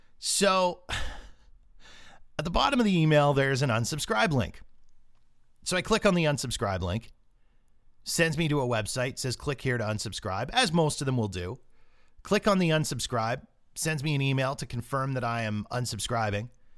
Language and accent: English; Canada; as a Canadian